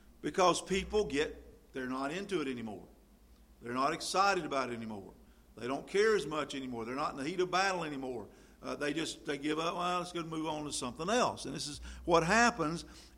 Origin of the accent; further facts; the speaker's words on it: Tryon, North Carolina, United States; But last night I was in my hometown, Tryon, driving through the town.